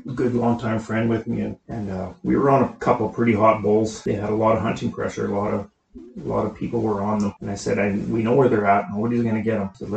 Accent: British Columbia, Canada; Caswell, BC.

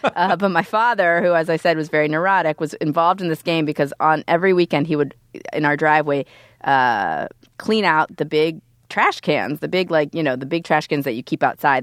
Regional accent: Youngstown, Ohio, United States; I was just home in Youngstown. I come from Youngstown, Ohio.

